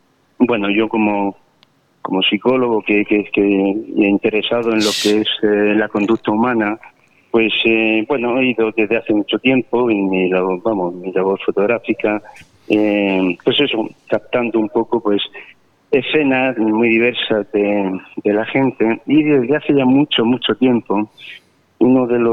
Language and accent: Spanish; Cartagena, Region of Murcia, Spain; No soy de Lorca, sino vengo de Cartagena.